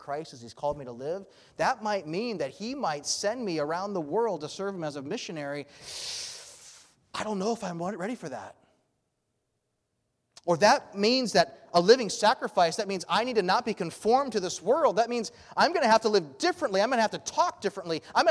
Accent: United States; But if the foundation for my thankfulness was that I'm an American, I'm going to be greatly disappointed.

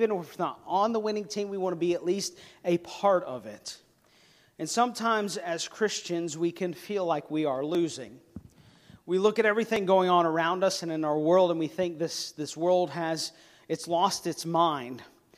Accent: Atlanta, Georgia, United States; Now, one of the things being originally from Atlanta is that I know how to be disappointed. I grew up in Atlanta as an Atlanta sports fan.

